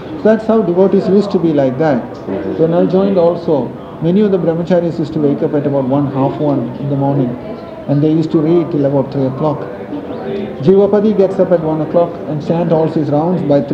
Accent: Kerala, India; now in London, United Kingdom; Yeah, I'm from Kerala. I've been living here for a while now, 15, 20 years. Yeah, in the West.

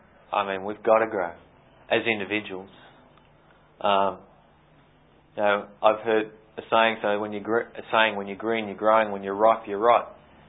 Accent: Warragul, Victoria, Australia; I was actually from Warrigal, went to college and came back

